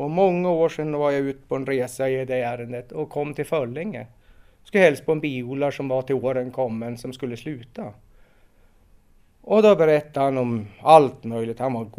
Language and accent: Swedish; Strömsund, Jämtland County, Sweden; born there; är född i Strömsund på... Ja, jag föddes i Strömsund på BB så länge det fanns kvar då. Och född 61. Har bott i Strand större delen av mitt liv.